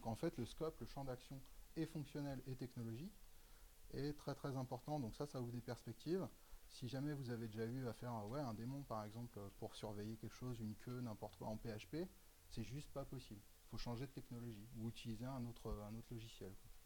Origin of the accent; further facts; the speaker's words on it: Montpellier, Occitanie, France; Il y a qui dans la région, moi je suis de Montpellier